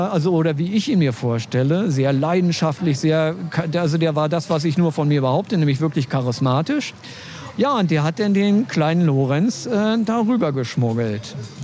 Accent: Berlin, Germany; Ich bin eigentlich ein Berliner. Mein Vater ist Ostberliner, meine Mutter ist Westberlinerin. Also ich bin wirklich ein Kind der Teilung. Also ich bin noch als Baby, bin ich noch rübergeschmuggelt worden in einer Reisetasche

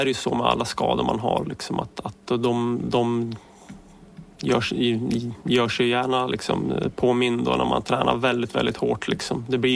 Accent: Östersund, Jämtland County, Sweden; på helt egen hand hemma i Östersund

